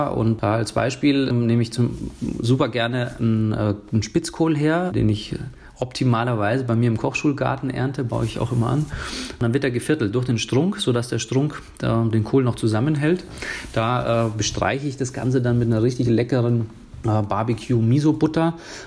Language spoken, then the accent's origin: German; Bavaria, Germany; bei uns in Bayern sagt man Kartoffelkäs